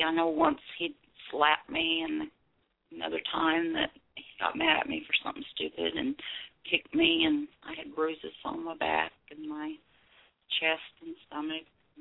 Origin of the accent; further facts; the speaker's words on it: Oklahoma, United States; Yes, I've always lived here.